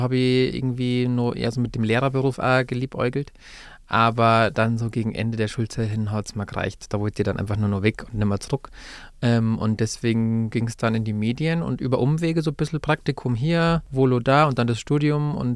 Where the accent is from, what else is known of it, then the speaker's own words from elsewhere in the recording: Wolfratshausen, Bavaria, Germany; also born or lived in Penzberg; Ja, in der Nähe, im Süden von München, in Penzberg. Dann sind wir relativ bald nach Wolfratshausen gezogen, also meine Mama und ich, bei der bin ich aufgewachsen und habe dann dort meine Kindheit und Jugend verbracht.